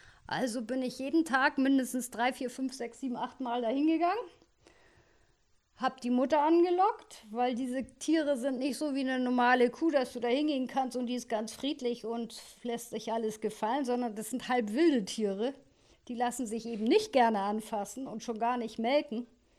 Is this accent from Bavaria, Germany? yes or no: no; Hamburg, Germany; Ich komme aber eigentlich aus Hamburg auch, habe da auch immer gearbeitet, bin da aufgewachsen, bin auch Hamburger und von ganzem Herzen. Und ja, wir hatten hier immer ein Ferienhaus und da wohnen wir jetzt auch, oder ich jetzt.